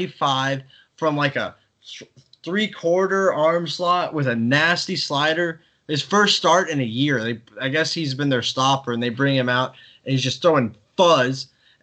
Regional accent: Texas, United States; Because I'm from Texas, and like Virginia to me was way too cold.

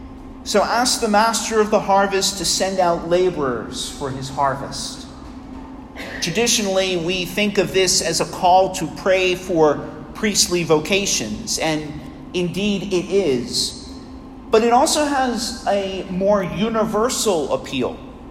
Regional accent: Bethpage, New York, United States; also born or lived in Queens; I was born in Queens, New York, and we later lived in Bethpage on Long Island. Many people ask me what happened to your accent, and I seem to have lost it along the way somewhere

